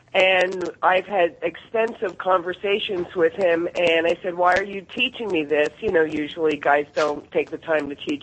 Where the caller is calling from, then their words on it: Tampa, Florida, United States; I'm calling from Tampa, Florida.